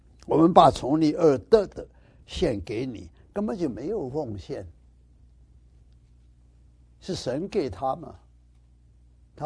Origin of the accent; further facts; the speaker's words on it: Fujian, China; 我最近呢在福建呢送了一个录影带 DVD 来，把我的老家照进去